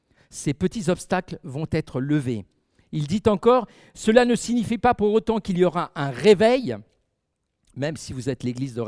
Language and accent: French; Île-de-France, France; moi je suis français, on l'entend bien, je ne suis pas suisse, ni même pas vaudois, mais je suis français de la région de Paris, de la banlieue parisienne